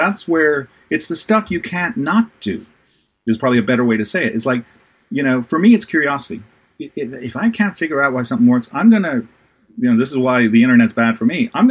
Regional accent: Ireland; you know, I'm from Ireland originally.

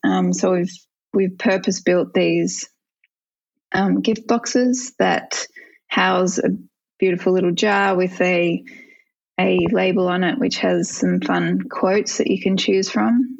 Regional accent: Melbourne, Victoria, Australia; she's from the UK and I was from Melbourne, and so we're meeting in Sydney.

